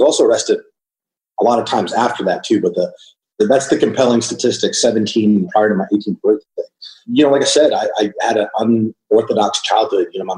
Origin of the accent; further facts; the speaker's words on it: Boston, Massachusetts, United States; I'm from Boston. That's where I grew up. That's where I went to school.